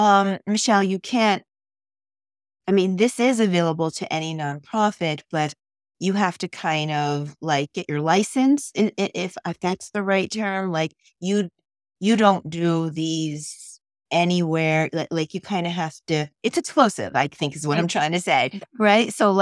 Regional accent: New Jersey, United States; I'm from New Jersey, but One Cause is in Carmel, Indiana.

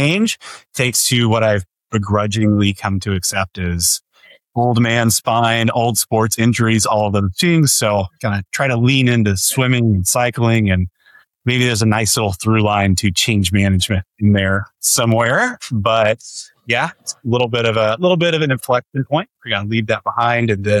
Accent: Dallas, Texas, United States; I live here in Dallas with my family, which is my hometown. So my fun, boring fact is that I'm not a transplant here, but like so many others. I actually grew up here.

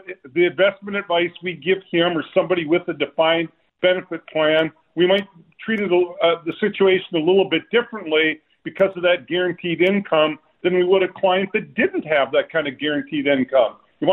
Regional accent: Olivia, Minnesota, United States; I grew up in Olivia

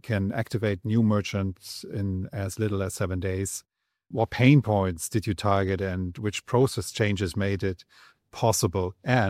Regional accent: Germany; moved away; I'm originally from Germany, so obviously there is a connection.

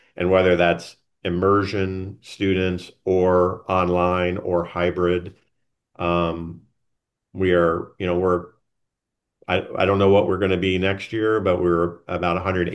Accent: New York, United States; now in Arizona, United States; I moved from New York to Arizona, very different.

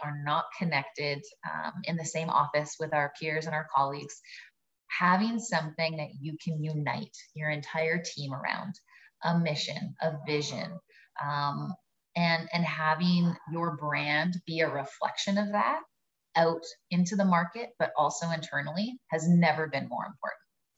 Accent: Canada; And it's funny, being Canadian, I can make this joke. I always say we are almost apologetically Canadian

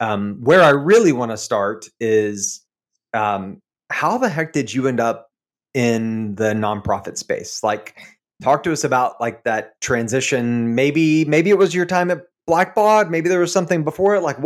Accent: Texas, United States; And growing up in West Texas, in the 80s and 90s, and being a basketball fan, you're really like, maybe you're drawn to the Spurs, like geographically, maybe.

